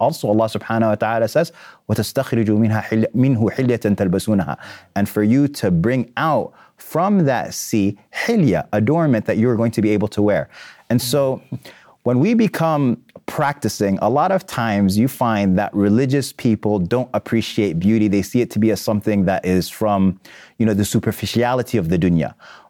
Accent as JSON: {"language": "English", "country": "Sudan", "said": "I didn't grow up in a farming culture, but I'm from a farming culture. I'm from Sudan. I'm from a village of farmers."}